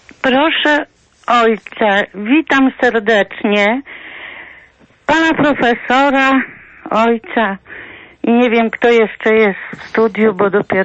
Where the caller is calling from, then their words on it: Lublin, Lublin Voivodeship, Poland; Ja z Lublina